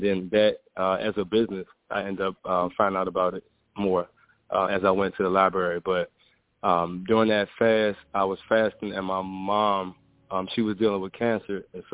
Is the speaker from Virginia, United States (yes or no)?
yes; Richmond, Virginia, United States; I grew up in Richmond. I lived in Churchill for a minute and then grew up on the south side.